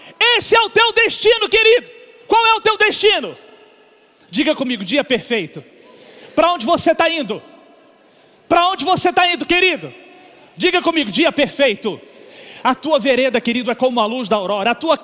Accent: Minas Gerais, Brazil; Como diz lá em Minas, na minha terra, isso é bom demais da conta.

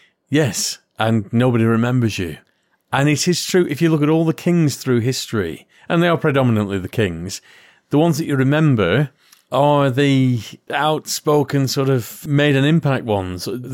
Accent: England, United Kingdom; Basking in the joy of being an Englishman.

